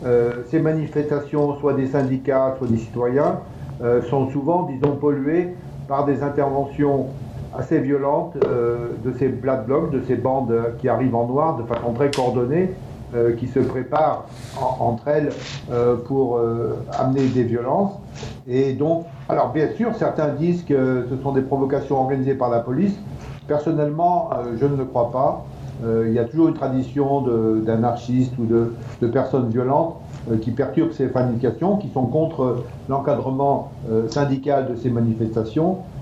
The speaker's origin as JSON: {"language": "French", "town": "Lyon", "region": "Auvergne-Rhône-Alpes", "country": "France", "said": "d'abord je voudrais dire que je suis lyonnais"}